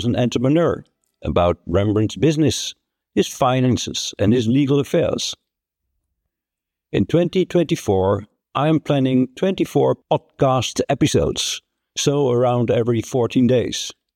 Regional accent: Netherlands; I am from the Netherlands.

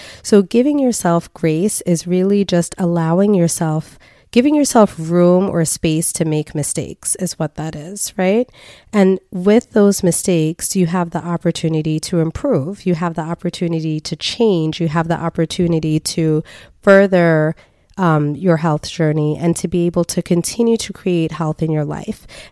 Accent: New York, United States; I was born and raised in New York. That's where I spent most of my life.

